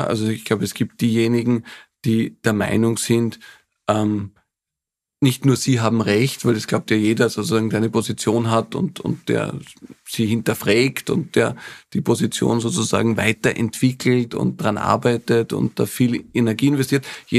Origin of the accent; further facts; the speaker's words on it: Austria; Also ich bin ein Österreicher durch und durch, ja. Ich bin da aufgewachsen, ich bin da verwurzelt, ich bin ein Patriot.